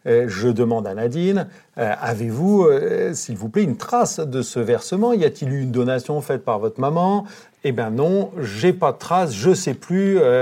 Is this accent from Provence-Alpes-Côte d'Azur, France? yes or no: no; Normandy, France; Chez nous, en Normandie, on dit que c'est un taiseux.